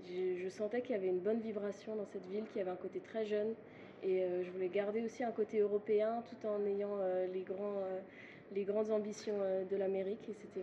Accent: Grand Est, France; now in Montreal, Canada; Alors moi, je viens d'Alsace, donc peut-être je suis habituée aussi au grand froid

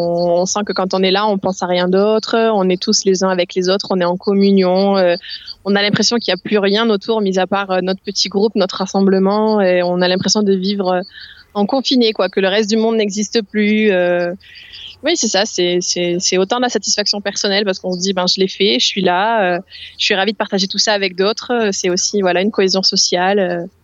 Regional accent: Alès, Occitanie, France; born there; Je suis alésienne. Je suis née à Alès et voilà.

